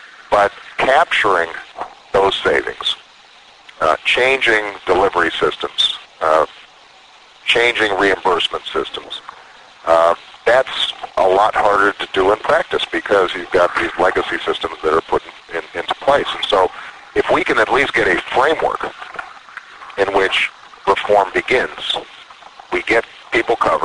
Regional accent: Hawaii, United States; I grew up in Hawaii. What can I tell you?

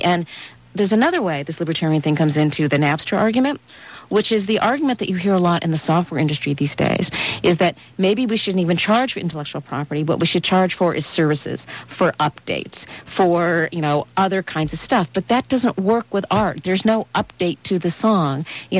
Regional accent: California, United States; as a Californian coming to Canada

